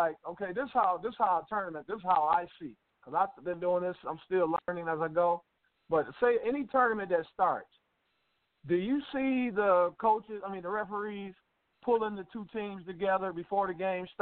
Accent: Detroit, Michigan, United States; I'm from Detroit, Motown.

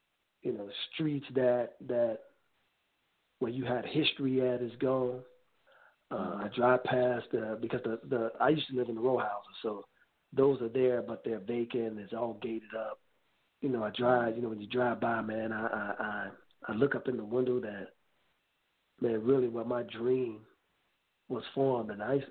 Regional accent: Chicago, Illinois, United States; even when I think about Chicago now, man, growing up in Cabrini, I didn't know at the time, but when I used to go to St. Joe's, man, I began to recognize how racially divided that city is, man.

